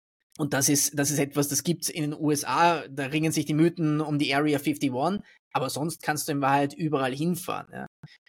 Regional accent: Austria; Also selbst bei uns in Österreich ist es dann so, wir haben politische Skandale

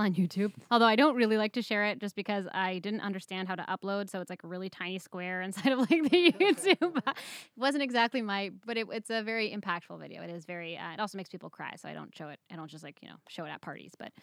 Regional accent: Fair Lawn, New Jersey, United States; now in Israel; We are from Fairlawn, New Jersey, which is a nice little suburban town outside of New York, where the grass is always green and the sun always shines. And we made Aliyah

